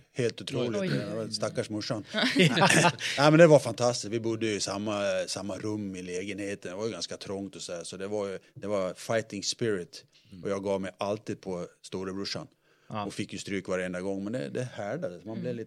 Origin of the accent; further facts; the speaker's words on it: Gotland, Sweden; som sagt hemma på Gotlands lite, där var det otroligt mycket idrott men också ordning och reda, liksom disciplin